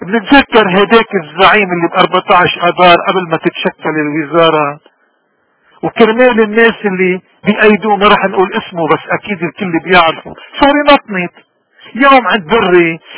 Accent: Lebanon; كل يوم يعبر عن كل وجداننا وضميرنا كلبنانيين أحرار.

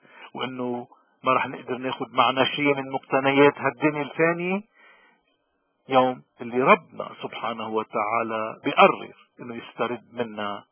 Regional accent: Lebanon; ونحن لبنانية تحديدا ما كنا بقينا بكرامتنا، ما كنا بقينا بارضنا رغم كل هالصعاب على مدار 7000 سنة

